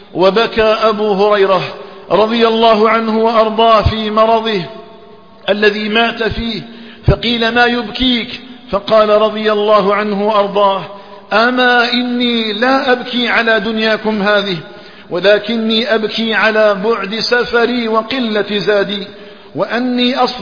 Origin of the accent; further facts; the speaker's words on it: Algeria; اللهم اجعل بلدنا الجزائر آمنا مطمئنا وسائر بلاد